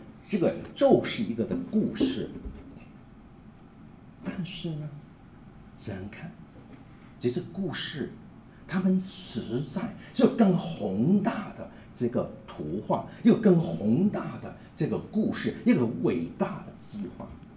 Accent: Hong Kong; 我们在香港出生，在香港长大

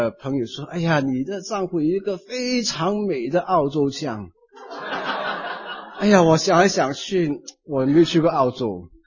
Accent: Malaysia; also born or lived in Canada; now in Taiwan; 讲广东话也讲得不准确，讲英文也讲得不好。那么所以我因为我是马来西亚长大，那么到加拿大念书，所以呢就是要活在香港人的圈子里面。现在就在台湾的弟兄姊妹的圈子里面

